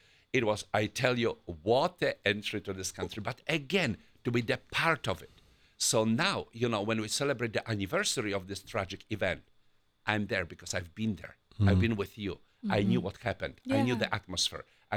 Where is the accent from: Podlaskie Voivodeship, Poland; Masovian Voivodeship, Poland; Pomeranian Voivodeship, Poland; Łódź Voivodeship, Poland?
Masovian Voivodeship, Poland; And actually, going back to Divine Mercy, I am from the Diocese of Płock, where Sister Faustina saw first time Jesus Christ, you know, in the image of Divine Mercy.